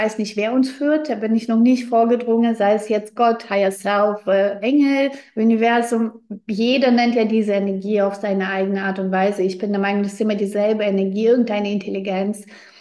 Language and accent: German; Russia; German is a second language; moved away as an adult; now in Germany; Ich wurde ja in Russland geboren. Ich bin Kind einer russlanddeutschen Familie. Wir sind ausgewandert, wo ich 18 geworden bin. Und wir haben ganz, ganz in armen Verhältnissen gelebt.